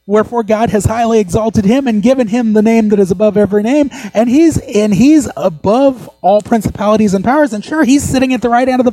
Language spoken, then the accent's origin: English; Oklahoma, United States; I know that's not good grammar, but I grew up in Oklahoma.